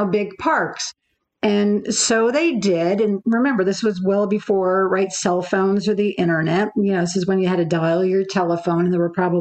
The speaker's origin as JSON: {"language": "English", "town": "Milford", "region": "Connecticut", "country": "United States", "tie": "born or raised there", "said": "yes, as you said, I grew up in Milford, Connecticut. You know, and when you think of Milford, Connecticut, you probably don't think of rodeos, right?"}